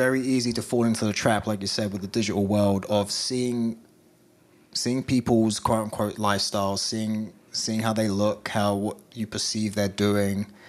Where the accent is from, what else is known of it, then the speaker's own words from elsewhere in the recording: England, United Kingdom; I'm English.